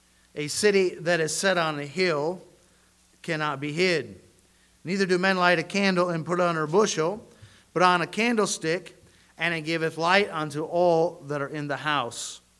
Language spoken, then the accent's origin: English; the North, United States; I know I'm from the North, and so I know in the North generally we aren't quite like the South.